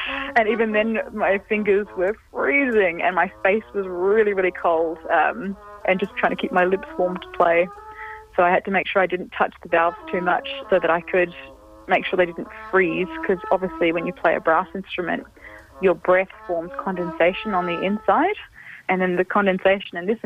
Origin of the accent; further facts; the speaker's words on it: Adelaide, South Australia, Australia; I grew up in Adelaide, where it was very like dry and hot in summer and cold in winter, but we didn't get much snow.